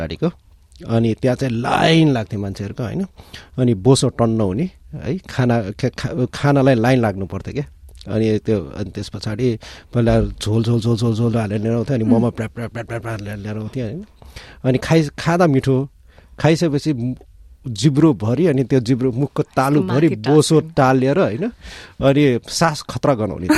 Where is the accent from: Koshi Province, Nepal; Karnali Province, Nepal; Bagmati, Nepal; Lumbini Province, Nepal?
Bagmati, Nepal; Kathmandu; अनि प्लस अब म चाहिँ काठमाडौँमै हुर्किएँ, अनि काठमाडौँमा हुर्किँदा